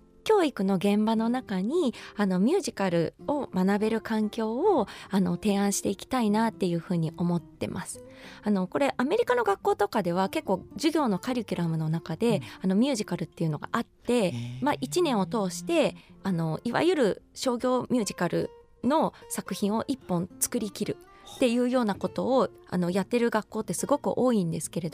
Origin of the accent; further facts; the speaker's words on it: Yamaguchi, Japan; 私はあの、出身が山口県なんですけれども、